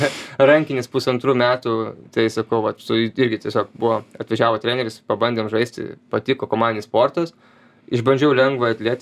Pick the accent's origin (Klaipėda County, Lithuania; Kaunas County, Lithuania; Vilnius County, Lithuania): Vilnius County, Lithuania; Vilnius; esu vilnietis